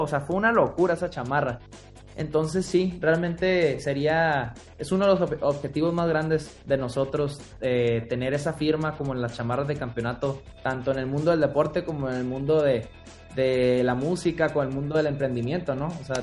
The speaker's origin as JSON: {"language": "Spanish", "country": "Mexico", "said": "Como diseñadores mexicanos"}